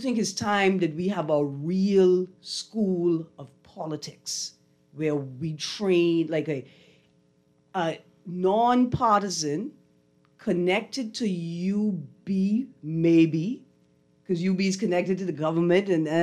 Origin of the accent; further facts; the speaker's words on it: Acklins, Bahamas; And we're from Acklands, we don't do foolishness.